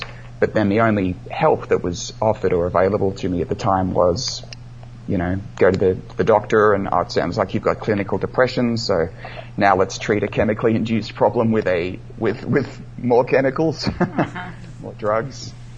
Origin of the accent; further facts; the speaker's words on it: Victoria, Australia; Maybe Australians, you know, maybe we shouldn't be living here at all.